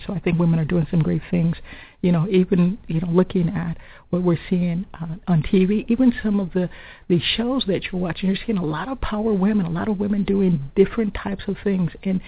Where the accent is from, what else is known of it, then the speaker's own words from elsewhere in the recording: Illinois, United States; It is, I'm from the Midwest, so I've been getting texts from family members like, don't you wish you were here?